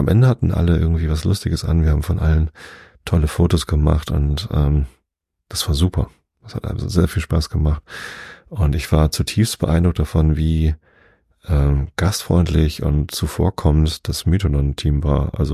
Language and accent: German; Hamburg, Germany; Ich meine, wir sind dann ja auch Hamburger.